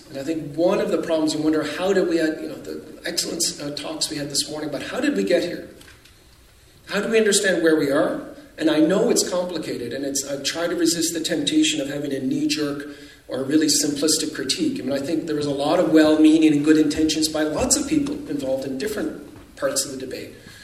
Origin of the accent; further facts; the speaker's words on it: Newfoundland and Labrador, Canada; At least that always felt to me growing up in Newfoundland